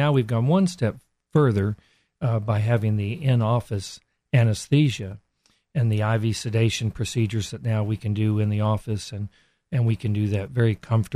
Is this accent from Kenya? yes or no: no; Odessa, Texas, United States; also born or lived in Lubbock, United States / San Antonio, United States; West Texas, Odessa. My family kind of followed the oil field around Odessa. Ended up in Lubbock for Texas Tech undergrad